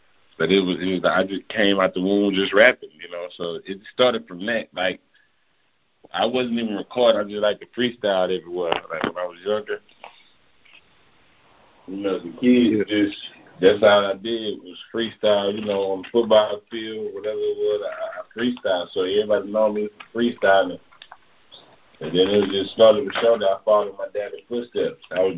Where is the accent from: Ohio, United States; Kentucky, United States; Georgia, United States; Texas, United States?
Texas, United States; listening to my music, you can't tell I'm from Texas until you hear me talking.